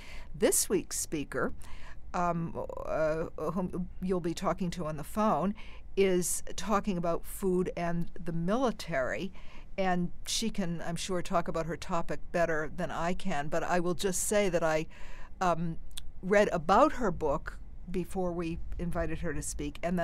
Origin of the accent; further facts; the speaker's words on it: New England, United States; I'm originally from New England